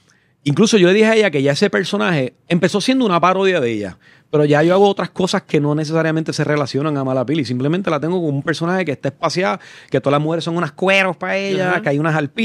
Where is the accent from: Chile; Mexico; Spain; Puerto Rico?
Puerto Rico; Sabana Grande; alguien que vivía en el caserío donde yo fui criado, en Sabana Grande.